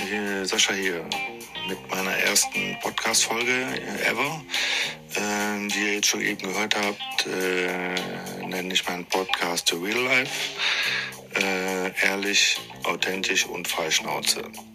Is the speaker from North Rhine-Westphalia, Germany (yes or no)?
yes; Düsseldorf, North Rhine-Westphalia, Germany; born there; ich bin 45 Jahre alt, gebürtig aus Düsseldorf.